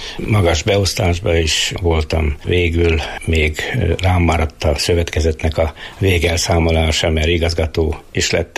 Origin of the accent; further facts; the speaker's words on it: Krasznokvajda, Borsod-Abaúj-Zemplén, Hungary; 1950. szeptember 1-én születtem, tőzsgyökeres krasznokvajdai.